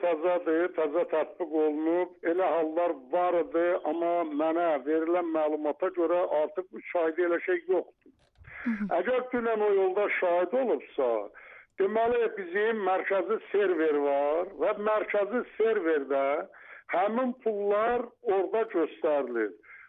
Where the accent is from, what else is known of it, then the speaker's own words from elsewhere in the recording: Nakhchivan, Azerbaijan; mən biraz yerli tərəsləyəm, Naxçıvanlıyam, Naxçıvanlıları çox istəyirəm